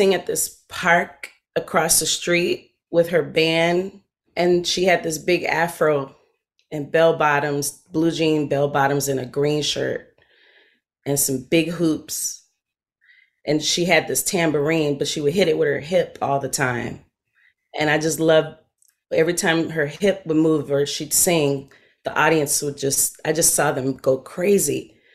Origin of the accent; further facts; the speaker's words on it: Oakland, California, United States; was 12 years old to the Bay Area. So I was raised in Oakland, East Oakland. But when I get mad, my accent comes out really nicely.